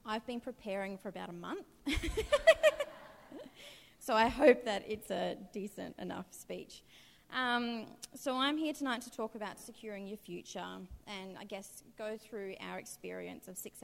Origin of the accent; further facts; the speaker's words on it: Darwin, Northern Territory, Australia; have really loved growing up in Darwin and being a part of the Darwin community